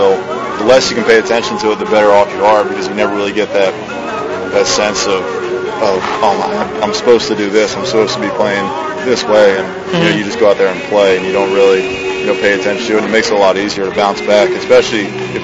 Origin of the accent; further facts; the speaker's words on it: Baltimore, Maryland, United States; I remember the same way, especially growing up in Baltimore.